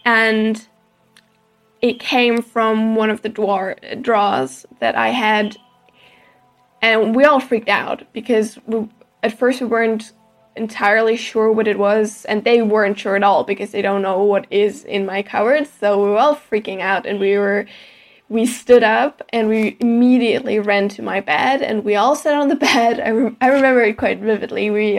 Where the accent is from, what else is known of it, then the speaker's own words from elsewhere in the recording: Germany; I'm from Germany